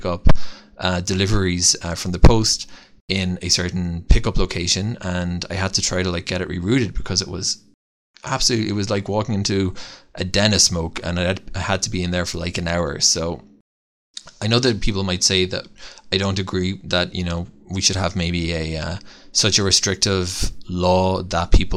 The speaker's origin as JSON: {"language": "English", "country": "Ireland", "tie": "born or raised there", "said": "because I grew up actually in Ireland."}